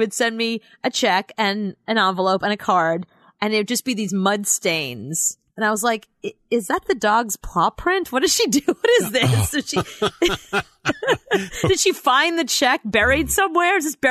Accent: New York, United States; excuse me, I'm a New Yorker. See, New Yorkers don't function like the rest of of society. We're not polite.

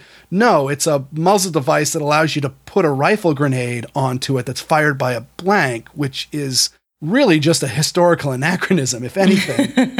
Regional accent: New England, United States; another weird thing about growing up in New England is there's dead British soldiers all over the place here.

